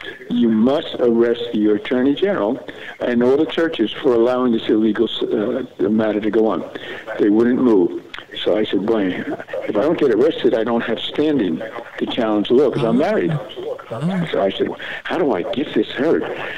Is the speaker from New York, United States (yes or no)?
yes; New York, United States; I said, hold it. I come from New York.